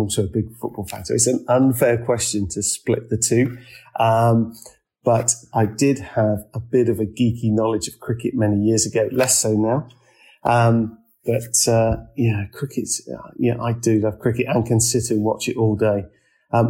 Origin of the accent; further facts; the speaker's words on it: United Kingdom; as a Brit